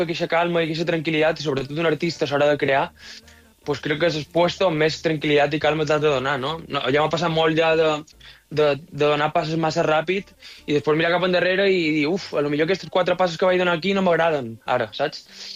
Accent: Balearic Islands, Spain; tinc que veure en la meva illa a Mallorca i poder estar, pues, amb la meva família a casa

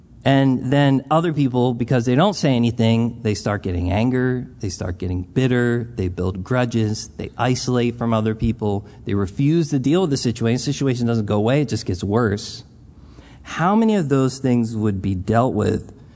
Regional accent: Philadelphia, Pennsylvania, United States; Listen, we're from Philadelphia. We're not from the South.

